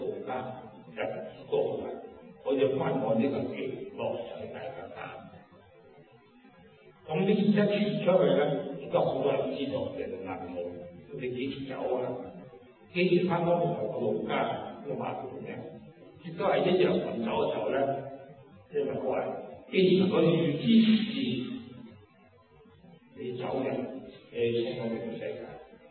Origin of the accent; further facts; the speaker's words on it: Hong Kong; 好似香港打香港，我係香港人。